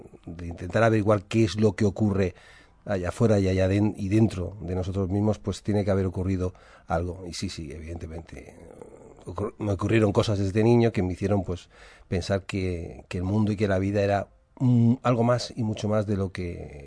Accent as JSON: {"language": "Spanish", "town": "Barcelona", "region": "Catalonia", "country": "Spain", "also_born_or_lived": "Cartagena / Alicante", "lives_now": "Madrid, Spain", "said": "De muchos lugares y de ninguno. Aquí a Madrid, en principio de Barcelona a Cartagena y de Cartagena a Alicante. Y de Alicante pues aquí a Madrid."}